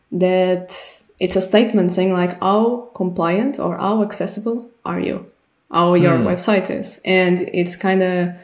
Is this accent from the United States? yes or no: no; Portugal; I'm from Portugal